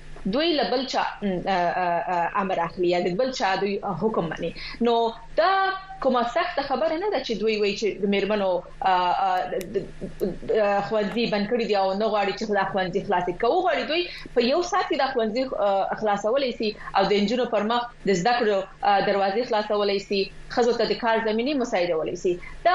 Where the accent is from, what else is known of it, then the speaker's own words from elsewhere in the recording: Afghanistan; زه په افغانستان کې لوی سوی یم، ما په افغانستان کې درس ویلی دی، مکتب مې په افغانستان کې ویلی دی، پوهنتون په افغانستان کې ویلی، ما په افغانستان کې کار کړی دی.